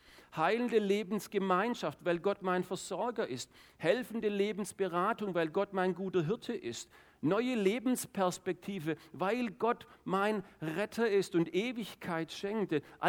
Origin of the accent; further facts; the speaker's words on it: Baden-Württemberg, Germany; ich bin regelmäßig bei uns im Schwarzwald so 10, 12, 15 Kilometer gejoggt